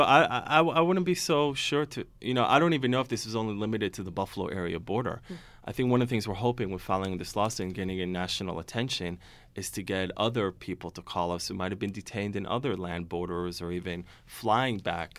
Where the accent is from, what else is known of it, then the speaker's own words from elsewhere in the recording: Israel; also born or lived in United States; I'm Jewish. I was born in Israel. I grew up in Israel and the United States.